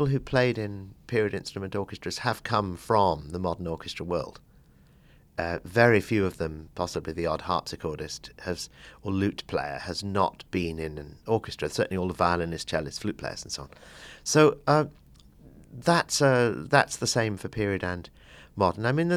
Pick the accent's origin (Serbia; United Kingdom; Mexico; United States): United Kingdom; East Midlands; I grew up partly in Nottinghamshire, which is in the middle of the country. It's Robin Hood country.